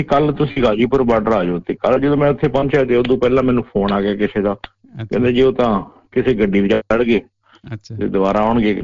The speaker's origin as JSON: {"language": "Punjabi", "region": "Punjab", "country": "India", "said": "ਅਸੀਂ ਪੰਜਾਬੀ ਹਾਂ"}